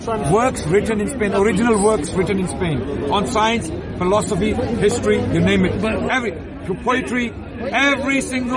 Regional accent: Pakistan; I'm from Pakistan. You know, half of my family's from Punjab.

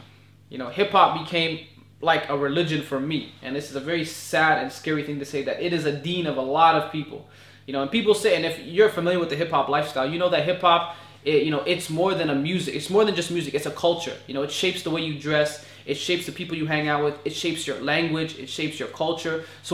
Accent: Toronto, Ontario, Canada; I grew up in an area that was actually very diverse, one of the most diverse areas in Toronto

